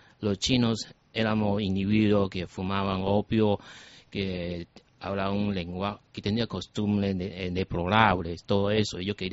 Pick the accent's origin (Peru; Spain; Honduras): Peru; Ya, he vuelto cuatro veces en 5 años. Ya, considero mi tierra Perú. Porque he pasado 25 años allá.